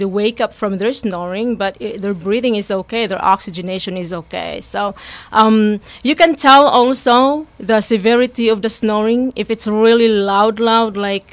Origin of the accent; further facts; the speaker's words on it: Philippines; Like, for example, like myself, I'm from the Philippines